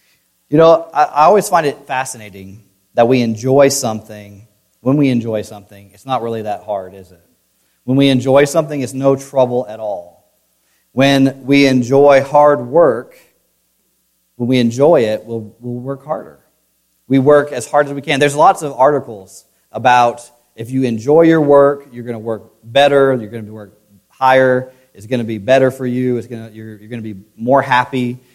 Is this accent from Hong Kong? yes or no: no; Senegal; now in United States; Growing up in Senegal, we had some poor people.